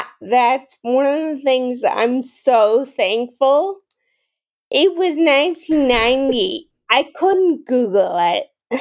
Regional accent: Wisconsin, United States; I grew up in Wisconsin. And so we ended up going to Milwaukee to see a specialist.

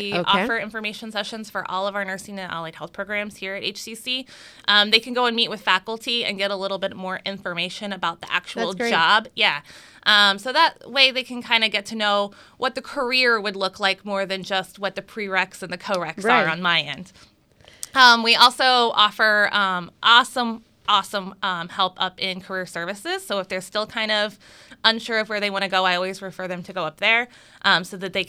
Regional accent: Kansas, United States; moved away as an adult; I'm from Kansas, which is where I graduated high school and graduated college. And I kind of came out here, fell in love with the East Coast, and I've remained.

